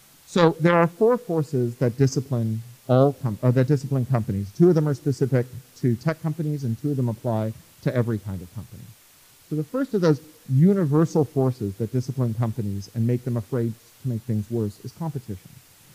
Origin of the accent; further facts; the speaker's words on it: Toronto, Ontario, Canada; I grew up in Toronto with the CNE